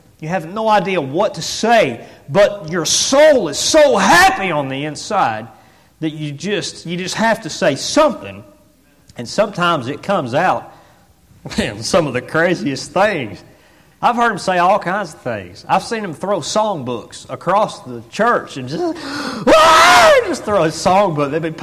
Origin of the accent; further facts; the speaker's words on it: Seymour, Tennessee, United States; I grew up in First Baptist Church of Seymour, Tennessee.